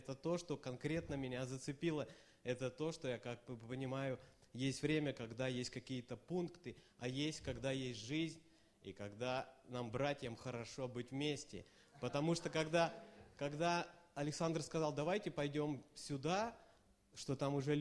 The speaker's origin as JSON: {"language": "Russian", "town": "Helsinki", "region": "Uusimaa", "country": "Finland", "said": "Я приехал из Финляндии, из Хельсинки."}